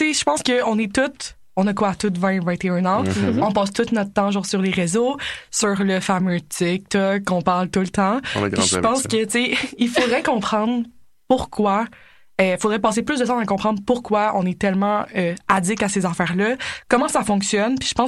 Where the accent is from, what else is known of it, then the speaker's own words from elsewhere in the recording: Quebec, Canada; Je suis en deuxième année au Biaprix. Je viens du Saguenay. Fait que ça se peut que l'accent, il slip out un peu.